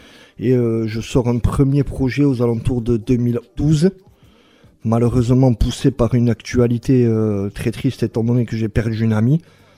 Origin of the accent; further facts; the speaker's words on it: Bayonne, Nouvelle-Aquitaine, France; je suis de Bayonne.